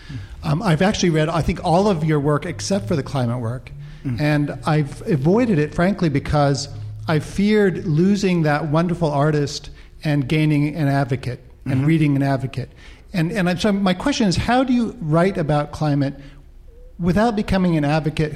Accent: San Francisco, California, United States; from San Francisco.

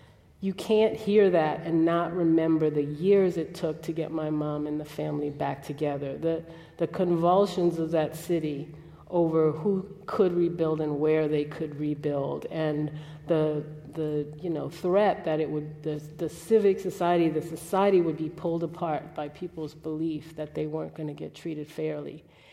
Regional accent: New Orleans, Louisiana, United States; So I grew up in New Orleans, Ninth Ward.

